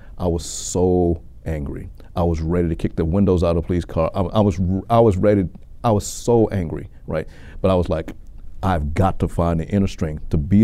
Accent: Memphis, Tennessee, United States; growing up in Castalia, South Memphis

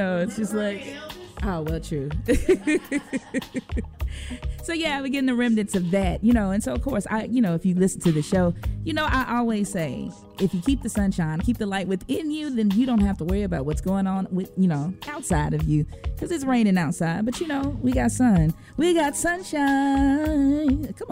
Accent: Covington, Tennessee, United States; now in Memphis, United States; But I was actually born and raised in Covington, Tennessee, which, you know, is not too far away from there, and raised in the CME Church.

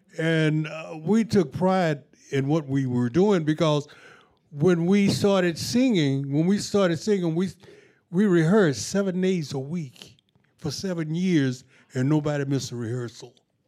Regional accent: Texas, United States; Yeah, we're from Texas.

